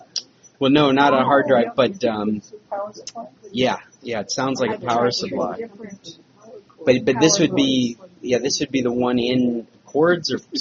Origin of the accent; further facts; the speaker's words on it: Alaska, United States; I'm from Alaska. My folks have a bed and breakfast up there.